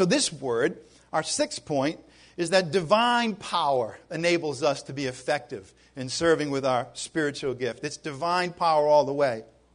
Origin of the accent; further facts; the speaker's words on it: Ireland; You know, I'm going to just smack them right now. I'm Irish.